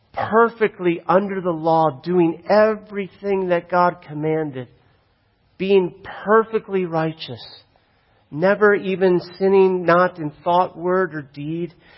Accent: Florida, United States; I'm from Florida. You guys know that.

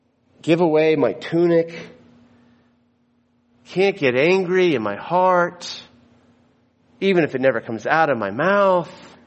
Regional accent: Florida, United States; Now, I'm from Florida, and listen, I never had this problem before

